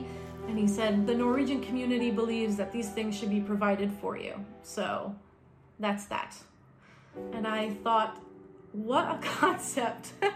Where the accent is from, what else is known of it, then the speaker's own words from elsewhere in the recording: United States; I said, well, I'm American. And as an American amputee, you just kind of learn